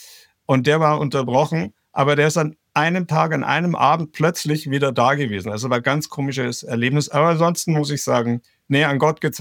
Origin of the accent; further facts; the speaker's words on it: Bavaria, Germany; Also ich bin aufgewachsen in der Oberpfalz und es ist damals zumindest noch 95% katholisch gewesen. Heute nicht mehr so. Bin also in einer katholischen Familie aufgewachsen